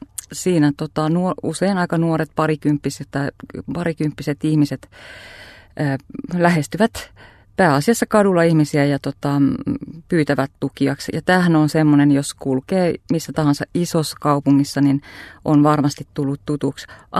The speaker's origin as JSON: {"language": "Finnish", "town": "Joensuu", "region": "North Karelia", "country": "Finland", "tie": "born there", "also_born_or_lived": "Nurmes / Mikkeli / Savonlinna", "said": "Mä oon Joensuussa syntynyt, asunut Nurmeksessa, Mikkelissä, käynyt kouluja Savonlinnassa, joten mulla on niin kuin aika monelta paikkakunnalta sieltä tausta."}